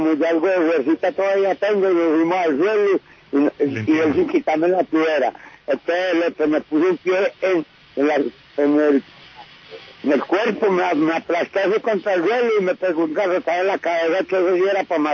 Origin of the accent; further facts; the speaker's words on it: Mistrató, Risaralda, Colombia; yo no vengo de allá de Mistrató Risaralda, yo soy de Mistrató Risaralda, nací y criado, las reglas de allá, todo de allá, toda la vida de allá